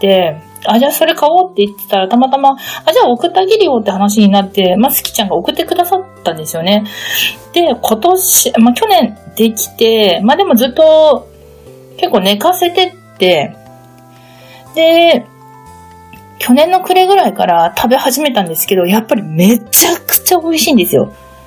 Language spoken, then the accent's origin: Japanese; Hokkaido, Japan; うちの実家は北海道なんですけど、